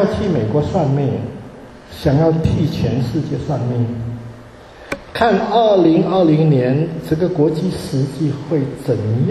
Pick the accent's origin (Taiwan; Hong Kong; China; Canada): Canada; 我作为一个加拿大人，我作为加拿大的华人，我作为基督徒，